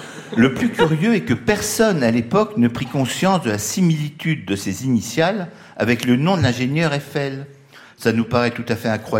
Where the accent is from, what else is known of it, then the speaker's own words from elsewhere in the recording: Brittany, France; je vous rappelle que je suis breton